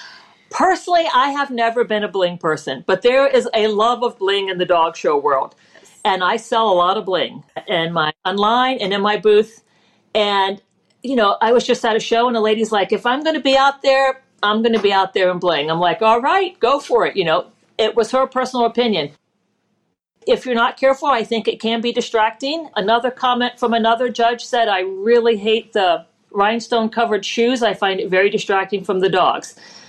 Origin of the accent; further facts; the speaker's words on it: East Coast, United States; So I grew up in the East Coast. I have family in upstate New York.